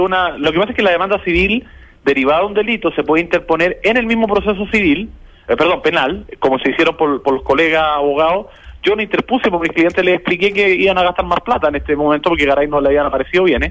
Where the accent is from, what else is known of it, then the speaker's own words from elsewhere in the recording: Chile; Como cualquier chileno por los medios de comunicación